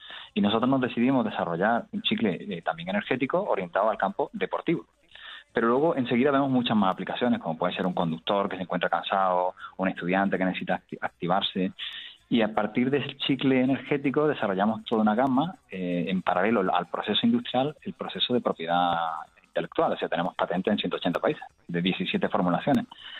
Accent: Córdoba, Andalusia, Spain; y yo que soy un cordobés de vaina.

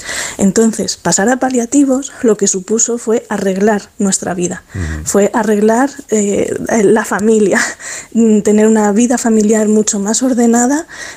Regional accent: Madrid, Community of Madrid, Spain; en nuestro caso somos de los privilegiados, somos de Madrid

